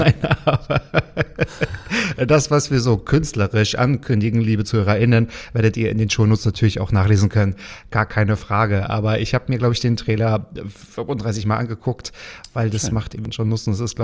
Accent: Luxembourg; ich komme aus Luxemburg.

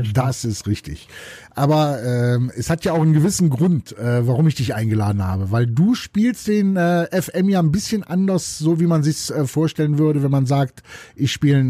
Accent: Cologne, North Rhine-Westphalia, Germany; als Kölner

